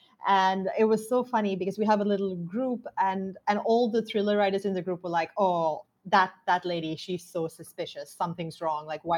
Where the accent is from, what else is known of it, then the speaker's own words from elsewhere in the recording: Sri Lanka; growing up in Sri Lanka, I had very limited access to books outside of, I guess, sort of the classics.